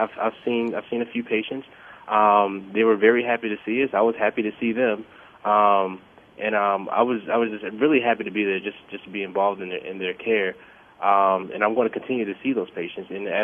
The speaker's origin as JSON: {"language": "English", "town": "Atlanta", "region": "Georgia", "country": "United States", "said": "because I've worked, in hospitals, and I'm from Atlanta, so I've worked in hospitals in an underserved community in Atlanta"}